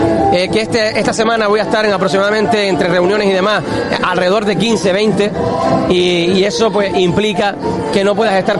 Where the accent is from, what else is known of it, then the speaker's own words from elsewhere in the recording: Morro Jable, Canary Islands, Spain; yo soy del pueblo de Morrojable, pero soy alcalde de Pájara, y eso no se me olvida.